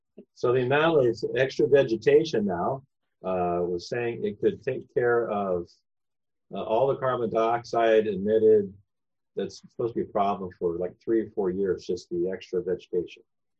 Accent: California, United States; Or how about this one, since I'm from California?

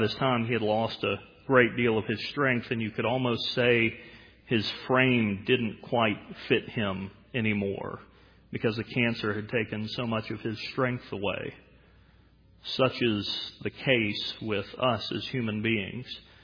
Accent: the South, United States; I'm from the South. That would be very rude to say something like that.

